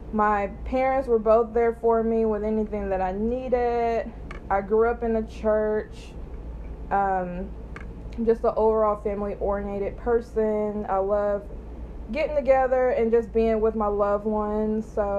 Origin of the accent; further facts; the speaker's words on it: Henderson, Texas, United States; also born or lived in Longview; But I was born in 1993 in Longview, Texas. And then I moved to Henderson, Texas with my mommy.